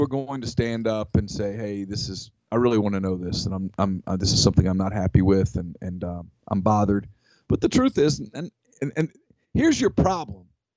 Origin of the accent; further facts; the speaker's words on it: Ruston, Louisiana, United States; I grew up in Ruston, Louisiana.